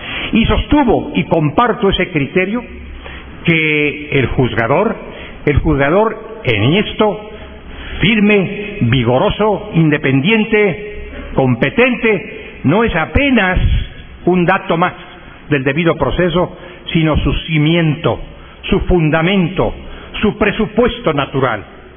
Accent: Mexico; Un Estado que, como el mío, soy mexicano

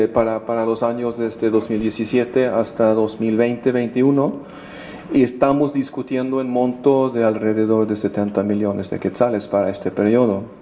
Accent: Sweden; Spanish is a second language; now in Guatemala; este trabajo está recibiendo atención en mi país, en Suecia, pero también a nivel mundial

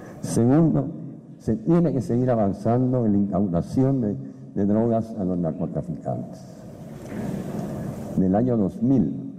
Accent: Guatemala; como guatemaltecos y guatemaltecas tenemos que ser responsables de financiar la seguridad y la justicia del país.

